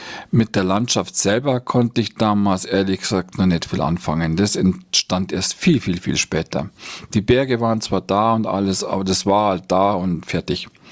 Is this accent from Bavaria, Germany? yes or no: yes; Bayrischzell, Bavaria, Germany; Also ich bin in Bayerischzell zur Schule gegangen. Das ist also schon meine Heimat, auch wenn ich mich manchmal mehr so als Beobachter fühle.